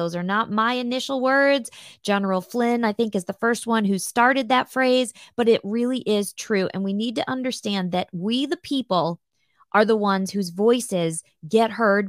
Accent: Illinois, United States; she is in my home state of Illinois.

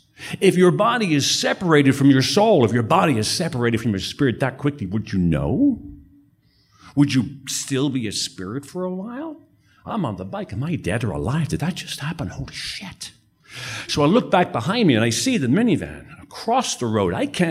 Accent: Dublin, Leinster, Ireland; I was raised in Ireland. I was raised in Dublin. And on the south side of Dublin are the Wicklow Mountains.

